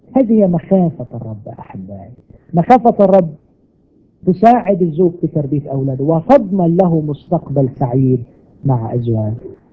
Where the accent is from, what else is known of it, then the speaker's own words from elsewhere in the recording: Egypt; يعني ياما ناس شفناهم خصوصا عندنا في مصر، ما اعرفش الحكايه دي هنا ولا لا